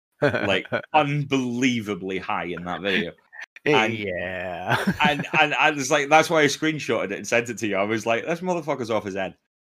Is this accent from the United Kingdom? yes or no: yes; Scotland, United Kingdom; He's from England, I'm from Scotland, we'll pick one from each.